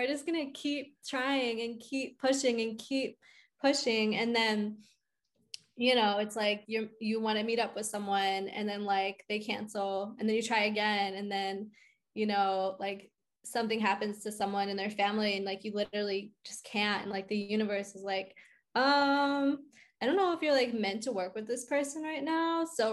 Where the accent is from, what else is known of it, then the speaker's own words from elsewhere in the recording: Pennsylvania, United States; now in New York, United States; I'm originally from outside Philly. Okay. I moved to New York after audit